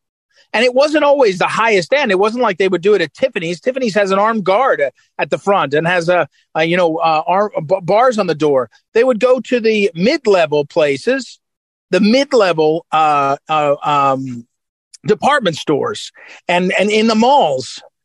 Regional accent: St. Louis, Missouri, United States; So in Chicago and in New York and in D.C. and in my hometown, St. Louis, the prosecutors have announced

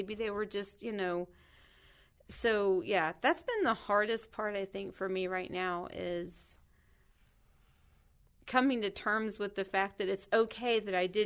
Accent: Kentucky, United States; because I grew up in Kentucky, so it was Baptist churches and then like the Christian churches that are more, a little more fundamentalist based.

